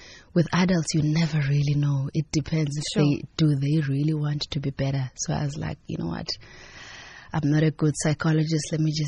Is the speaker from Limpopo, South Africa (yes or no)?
no; Mthatha, Eastern Cape, South Africa; So, yeah, I grew up in Mthatha, but I was raised by my aunt, not my mom.